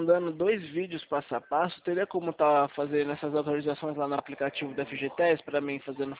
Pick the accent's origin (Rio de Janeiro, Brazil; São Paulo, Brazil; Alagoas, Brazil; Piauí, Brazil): São Paulo, Brazil; Atibaia; Também sou aqui de Atibaia